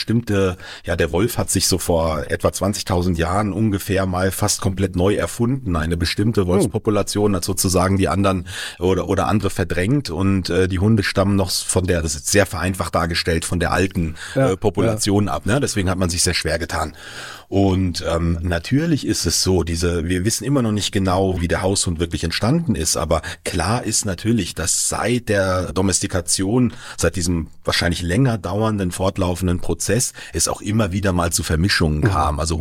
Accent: Gelnhausen, Hesse, Germany; Bin aber nicht aus Frankfurt angereist, sondern noch ein Stündchen weiter aus dem Osten komme ich, aus Gelnhausen am Spessart-Rand.

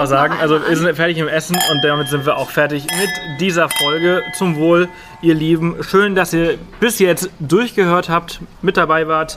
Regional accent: Spain; German is a second language; Ich meine, ich komme ja auch aus Spanien.

